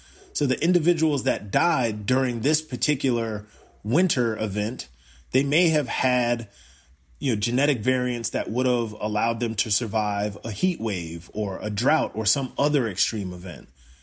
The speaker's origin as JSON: {"language": "English", "region": "South Carolina", "country": "United States", "tie": "born or raised there", "said": "And I'm from the South. I was raised in South Carolina, and I can tell you that in the South, we do not do cold at all."}